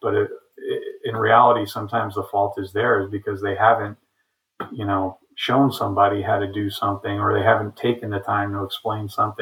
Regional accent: East Coast, United States; also born or lived in Midwest; I've lived here since 1996, and I still enjoy it, even though I grew up on the East Coast and went to vet school in the Midwest.

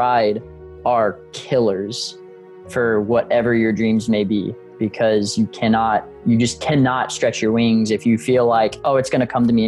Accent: Galveston, Texas, United States; also born or lived in Houston; Being a military family, as I said, grandfather Marine, dad Marine, we moved around a little bit whenever I was growing up, but settled down, I think it was like 2000 in Galveston. Then we moved to Houston

